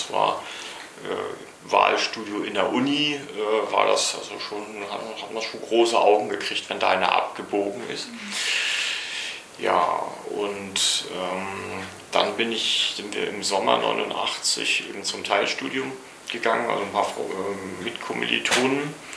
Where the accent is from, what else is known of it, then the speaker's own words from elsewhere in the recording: Rostock, Mecklenburg-Vorpommern, Germany; born there; 1964 geboren in Rostock, lehre als Baufacharbeiter mit Abitur in den frühen 80er Jahren.